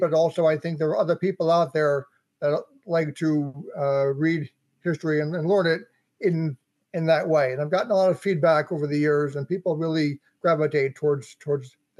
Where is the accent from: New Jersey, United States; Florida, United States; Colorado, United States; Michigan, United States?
New Jersey, United States; I'm from New Jersey, and I've always loved reading as a kid